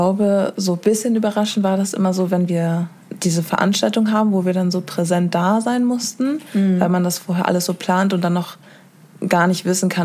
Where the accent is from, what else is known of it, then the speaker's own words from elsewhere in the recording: Hamburg, Germany; now in Bremen, Germany; Und ich komme ja auch eigentlich aus Hamburg und bin dann nach Bremen gezogen.